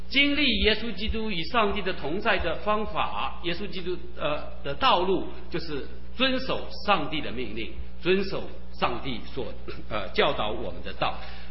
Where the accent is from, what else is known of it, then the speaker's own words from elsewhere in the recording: China; 我们中国人讲这个自古文人什么相亲啊